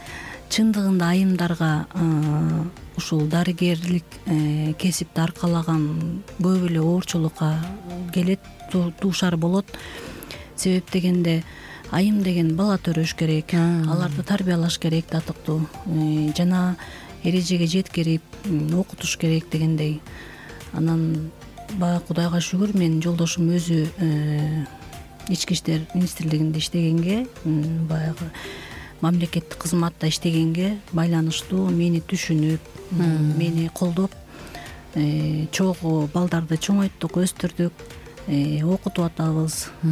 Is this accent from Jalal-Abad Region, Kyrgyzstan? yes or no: no; Karakol, Issyk-Kul Region, Kyrgyzstan; Анан кийин жумуштарга байланыштуу кайра Каракол шаарыма, өзүмдүн мекениме барып